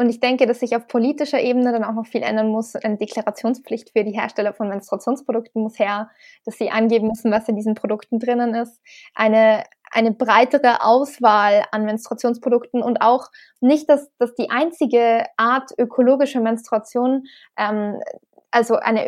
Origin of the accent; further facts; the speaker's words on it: Salzburg, Austria; Ich bin auch in Österreich aufgewachsen tatsächlich.